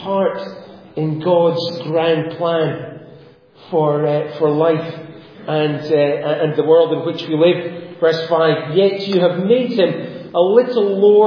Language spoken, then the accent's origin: English; Glasgow, Scotland, United Kingdom; now in Inverness, United Kingdom; I grew up in Glasgow, which is a city probably the same sort of size as Adelaide.